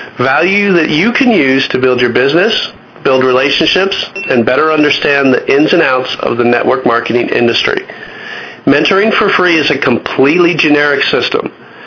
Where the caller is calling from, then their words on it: Doylestown, Pennsylvania, United States; I'm calling from Doylestown, Pennsylvania.